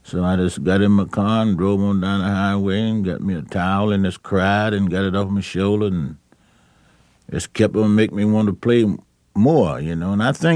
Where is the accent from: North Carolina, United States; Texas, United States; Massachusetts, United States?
North Carolina, United States; Charlotte; Oh, I'm going to Charlotte, North Carolina, my hometown, to play next week.